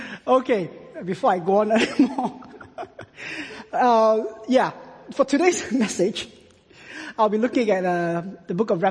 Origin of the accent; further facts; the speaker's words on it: Singapore; I'm from Singapore. My nationality is, I'm a Singaporean, but by race, I'm a Chinese Singaporean.